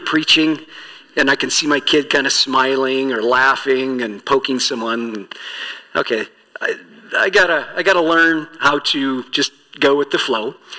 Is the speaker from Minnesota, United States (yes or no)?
no; Iowa, United States; I grew up in Iowa.